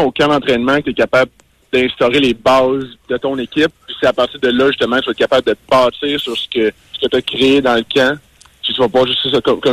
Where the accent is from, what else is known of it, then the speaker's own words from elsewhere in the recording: Quebec, Canada; Puis en tant que Québécois aussi